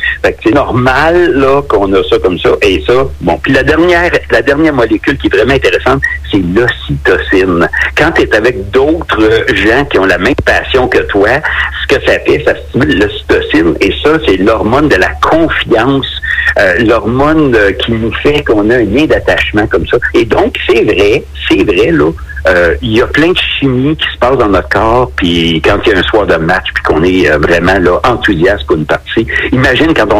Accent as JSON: {"language": "French", "town": "Saint-Eustache", "region": "Quebec", "country": "Canada", "said": "je suis originaire de Saint-Eustache et donc, moi, j'ai grandi avec le Canadien de Montréal."}